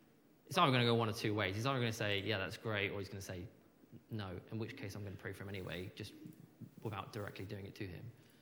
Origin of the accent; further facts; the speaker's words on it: Havant, South East England, United Kingdom; I grew up in Asda and Havant.